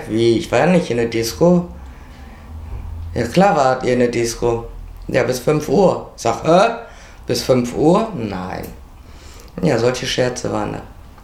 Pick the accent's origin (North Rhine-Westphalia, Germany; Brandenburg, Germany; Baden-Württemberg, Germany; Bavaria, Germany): North Rhine-Westphalia, Germany; Essen; born there; bin am 22.03.55 geboren in Essen.